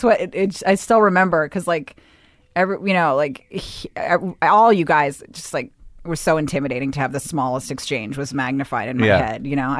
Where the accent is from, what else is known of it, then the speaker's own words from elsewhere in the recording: Bethesda, Maryland, United States; I grew up in Bethesda, Maryland.